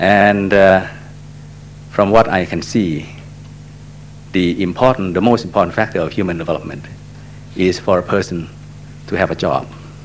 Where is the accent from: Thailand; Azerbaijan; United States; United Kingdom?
Thailand; from Thailand.